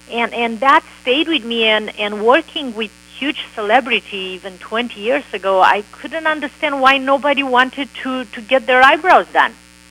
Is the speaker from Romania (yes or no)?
yes; Romania; born there; English is a second language; I was born in Romania, and I went to art school and studied construction and architecture.